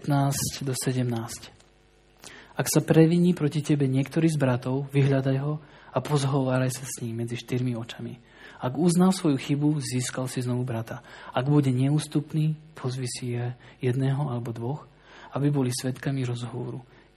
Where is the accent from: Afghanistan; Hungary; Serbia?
Serbia; Báčski Petrovec, Vojvodina; Ďalší príbeh sa udial v mojom rodnom meste, Bátskom Petrovci. A v tom zbore, kde som vyrastal